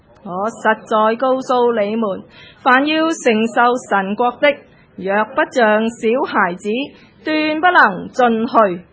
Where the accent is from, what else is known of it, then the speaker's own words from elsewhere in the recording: Hong Kong; moved away; 转眼间离开香港啦，七年啦，今次翻嚟嘅时候觉得，这个土生土长的地方已经不再属于我了。